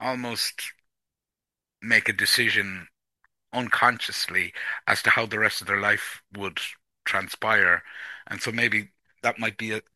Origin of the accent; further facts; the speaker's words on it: the West, Ireland; Yeah, I suppose in Ireland, in the part of Ireland I grew up in the West, a lot of it, historically had to do with economic circumstances